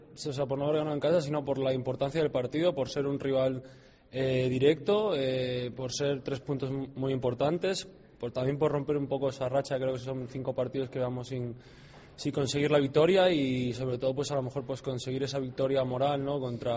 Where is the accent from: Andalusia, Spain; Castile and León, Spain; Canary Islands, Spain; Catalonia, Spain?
Castile and León, Spain; Valladolid; partido especial porque es el equipo de mi tierra, el equipo pues donde empecé a ver fútbol de primera división